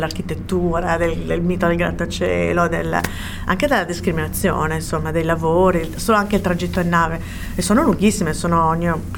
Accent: Bologna, Emilia-Romagna, Italy; io ho delle amiche della mia città, io sono di Bologna

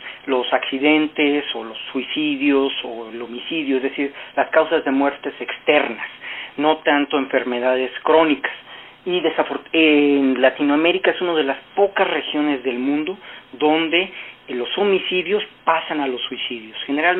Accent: Mexico; y de hecho yo soy mexicano, entonces he estado de hecho haciendo varios estudios sobre el caso mexicano

